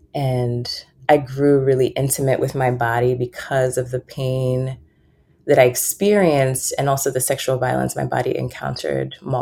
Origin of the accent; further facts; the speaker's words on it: Nigeria; growing up in Nigeria, my family had limited access to electricity.